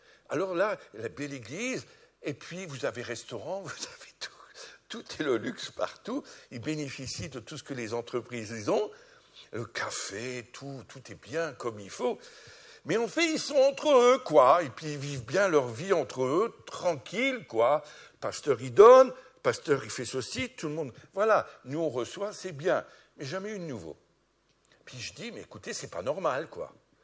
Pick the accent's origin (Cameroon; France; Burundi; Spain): France; Je suis français, je vous promets, je vous l'ai dit, je suis français.